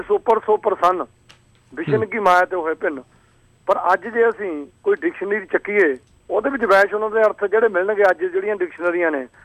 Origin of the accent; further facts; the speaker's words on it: Mandi Gobindgarh, Punjab, India; ਮੈਂ ਮੰਡੀ ਗੋਬਿੰਦਗੜ੍ਹ ਹੈ ਜੀ, ਜ਼ਿਲ੍ਹਾ ਫਤਿਹਗੜ੍ਹ ਸਾਹਿਬ ਦੇ ਵਿੱਚ।